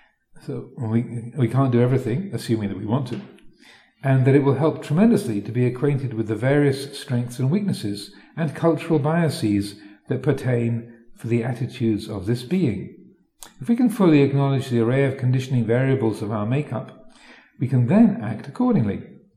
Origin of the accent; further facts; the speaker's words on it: England, United Kingdom; I suddenly began to realize that being English is not normal. It's not the baseline.